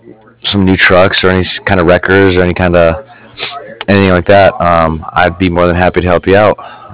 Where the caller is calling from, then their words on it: Cardiff, Wales, United Kingdom; Cardiff, it's spelled C-A-R-D-I-F-F, like Frank.